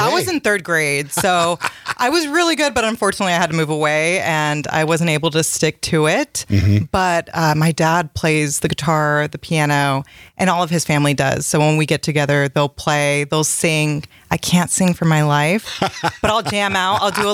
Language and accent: English; California, United States; oh, I am Californian because I am freezing.